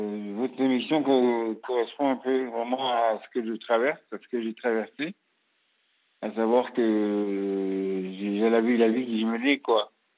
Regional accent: Cameroon; born there; J'ai le Sénégal, de par ma mère. Oui. Je suis né au Cameroun.

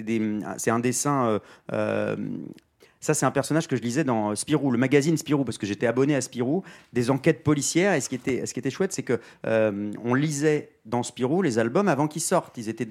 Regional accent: Villebon-sur-Yvette, Île-de-France, France; Moi, j'étais inscrit à la bibliothèque de chez moi, à Villebon-sur-Yvette, dans le 91.

